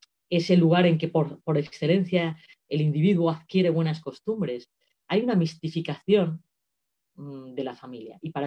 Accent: Spain; Yo lo único que puedo hacer es decir es como española, ¿no?

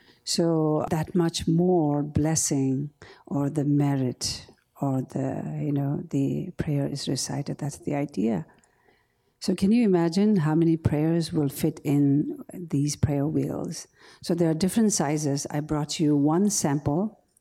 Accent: India; So the refugee camp that I was born and raised in India

